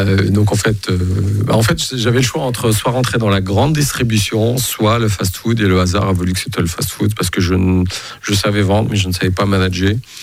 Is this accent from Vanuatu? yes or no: no; Sancerre, Centre-Val de Loire, France; Parce que j'ai grandi à Sancerre.